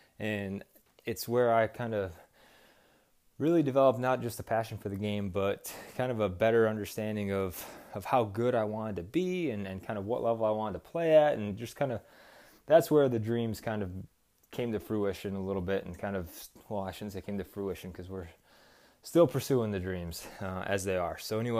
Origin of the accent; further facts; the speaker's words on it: Grand Haven, Michigan, United States; I'm from Grand Haven myself and did spend a lot of time, of course, playing Grand Haven Golf Club and worked out there.